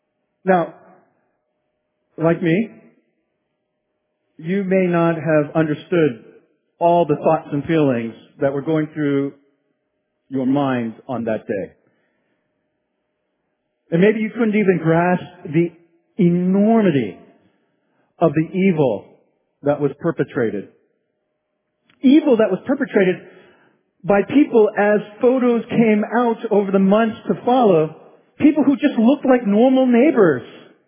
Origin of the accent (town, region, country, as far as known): New York City, New York, United States; born there